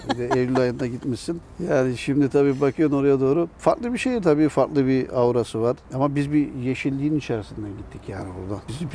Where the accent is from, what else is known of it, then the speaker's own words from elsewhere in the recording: Giresun, Turkey; Çünkü burada doğduk, burada yaşadık. Ben Aksu bölgesinde çocukluğum geçti.